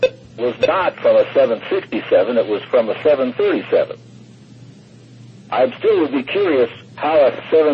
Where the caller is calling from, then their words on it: Albuquerque, New Mexico, United States; Charles, now back in Albuquerque.